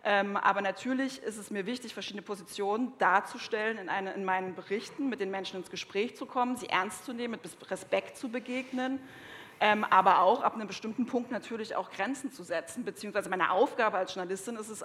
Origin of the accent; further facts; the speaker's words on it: Saxony, Germany; Ich bin Regionaljournalistin seit 2 Jahren. Ich komme aus Sachsen. Ich komme selber aus einem kleinen Dorf.